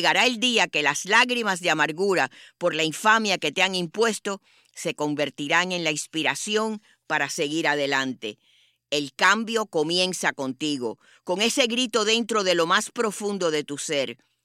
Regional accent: Cuba; Como cubanos, merecemos algo mejor.

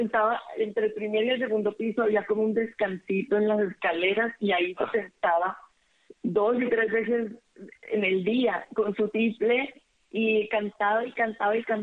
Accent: Cali, Valle del Cauca, Colombia; also born or lived in Boston; now in Miami, United States; Sí, nací en Cali. Estudié todo mi colegio hasta que me gradué de high school en Cali, y luego de ahí me fui a estudiar a Berklee, que es una escuela de música en Boston. Luego volví a Colombia unos años más, y en el año 2000 me mudé a Miami.

